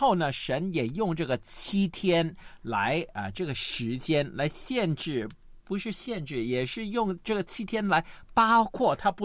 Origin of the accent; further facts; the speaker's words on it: Guangdong, China; 我们广东人经常说斗长命